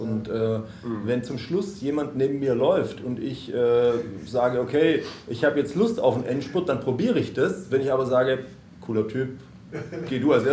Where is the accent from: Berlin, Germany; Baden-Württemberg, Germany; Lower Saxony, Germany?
Baden-Württemberg, Germany; moved away; in Oberschwaben, in meiner alten Heimat.